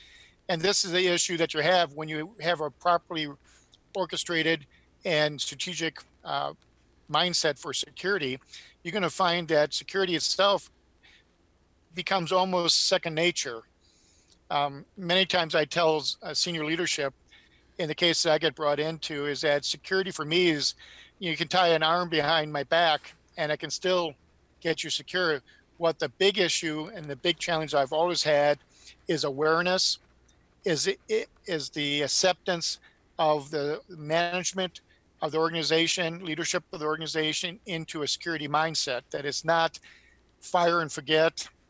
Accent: Michigan, United States; So even though I was born and bred in Michigan, I kind of come from Missouri, the show me state.

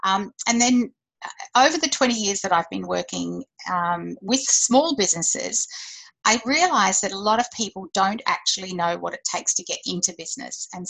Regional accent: Brisbane, Queensland, Australia; accent: Australian; now in Sydney, Australia; Well, I live in Sydney. I love Sydney. I grew up in Brisbane. My parents immigrated from the UK, actually from Ireland originally, but I was tiny when we came here, which is why I sound so beautifully Australian.

